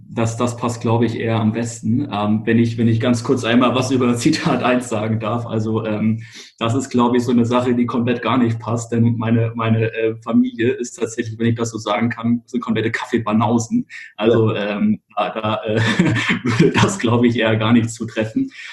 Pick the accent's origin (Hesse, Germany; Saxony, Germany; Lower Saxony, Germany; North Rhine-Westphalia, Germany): Hesse, Germany; moved away as an adult; now in Hamburg, Germany; Ich bin tatsächlich in Hessen geboren. Da habe ich bis 2015 gelebt